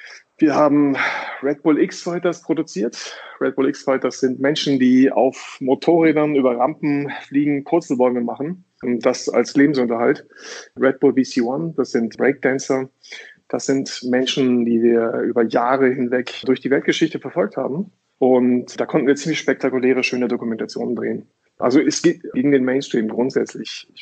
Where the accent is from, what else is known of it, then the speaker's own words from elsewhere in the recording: Datteln, North Rhine-Westphalia, Germany; Ich komme aus Datteln, so von Nordsee für das Ruhrgebiet.